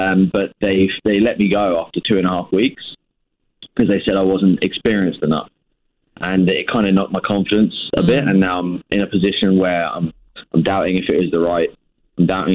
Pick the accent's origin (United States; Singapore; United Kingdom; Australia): United Kingdom; Farnham, South East England; Near London. A place called Farnham. In the south, an hour south of London